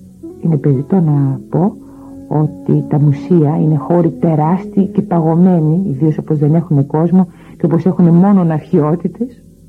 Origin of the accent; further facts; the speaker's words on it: Greece; είμαι Ιουνάν, έτσι λέγονται οι Έλληνες στα αραβικά, Ιουνάν, που σημαίνει Ίωνας. Είμαι λοιπόν από την Ιωνία, αυτή είναι η Ελλάδα για τη Μέση Ανατολή.